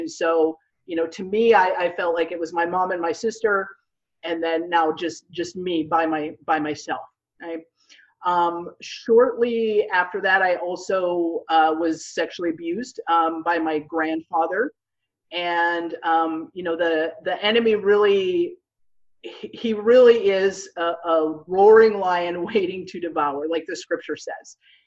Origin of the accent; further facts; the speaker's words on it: Minnesota, United States; moved away as an adult; now in Houston, United States; And I ended up, I grew up in Minnesota, and I ended up feeling the Lord leading me to Houston, Texas, to attend a small Bible college here.